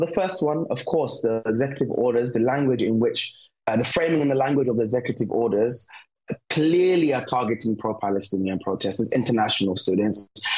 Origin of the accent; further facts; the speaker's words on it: United Kingdom; Yes, I'm Gambian. Yes, I'm British.